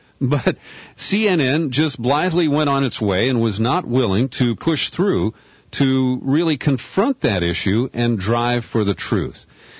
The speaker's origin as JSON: {"language": "English", "town": "Cincinnati", "region": "Ohio", "country": "United States", "said": "I'm from Cincinnati."}